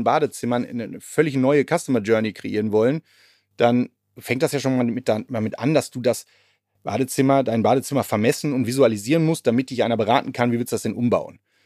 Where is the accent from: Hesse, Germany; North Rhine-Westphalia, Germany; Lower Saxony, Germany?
North Rhine-Westphalia, Germany; ich komme ja aus dem Ruhrpott